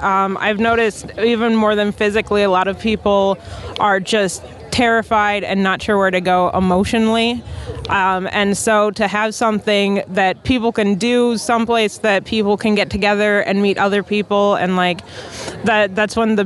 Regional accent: Wisconsin, United States; now in St. Paul, United States; I'm coming here from St. Paul, originally from Wisconsin.

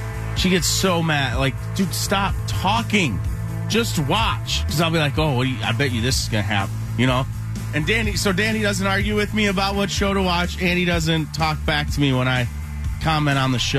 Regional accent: United States; I'm from America. It's tartar sauce, man.

